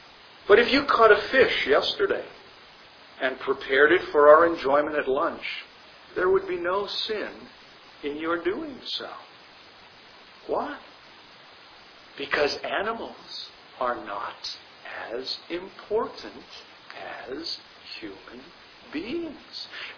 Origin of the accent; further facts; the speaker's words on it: Canada; because I'm from Canada.